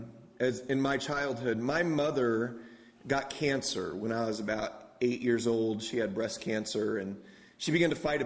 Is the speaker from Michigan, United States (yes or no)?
no; San Diego, California, United States; Where I grew up in San Diego, California, my dad never went to college.